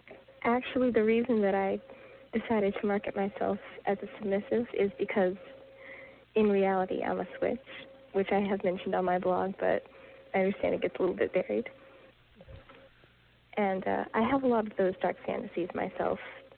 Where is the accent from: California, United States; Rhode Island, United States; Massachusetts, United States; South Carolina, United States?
Massachusetts, United States; Boston; I'm from Boston originally, and in Boston, the public schools, if you go there, you're going to get beat up.